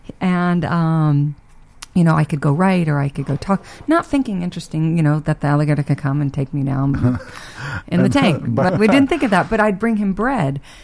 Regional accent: Texas, United States; That's a very good point because I grew up in Texas.

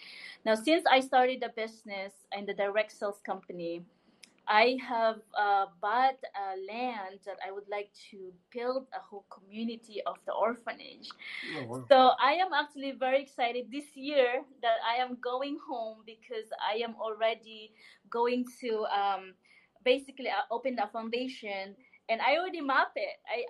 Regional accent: Zamboanga, Zamboanga Peninsula, Philippines; Yes, I grew up in Zamboanga.

